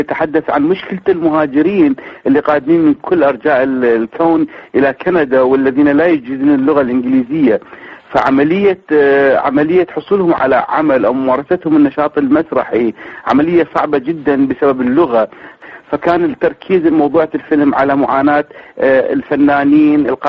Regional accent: Mosul, Nineveh, Iraq; born there; moved away as an adult; also born or lived in Baghdad; من مواليد العراق، مدينة الموصل بالعام 1967، خريج معهد الفنون الجميلة قسم المسرح في الموصل

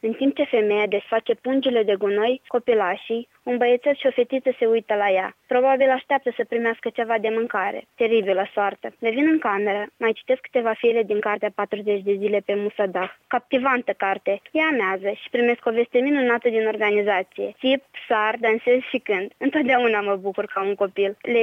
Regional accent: Moldova; accent: Moldovan; now in Timișoara, Romania

